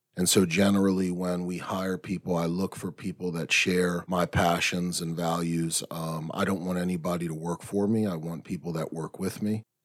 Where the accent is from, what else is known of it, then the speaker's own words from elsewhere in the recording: Prince George's County, Maryland, United States; I grew up in PG County. I was raised by my grandmother until I was 12 when she passed away. At that point, I moved in with my uncle, who was a military member, and we moved to Mosco